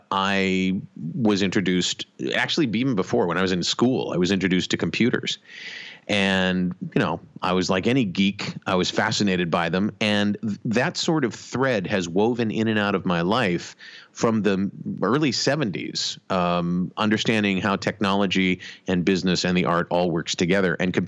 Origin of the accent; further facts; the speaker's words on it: Cleveland, Ohio, United States; So I grew up in Cleveland, Ohio, and I fell in love with radio when I was like in single digits in terms of age.